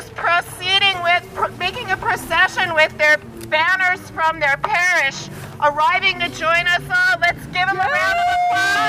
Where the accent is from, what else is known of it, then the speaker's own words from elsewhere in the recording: Searsmont, Maine, United States; I'm from Sarasmont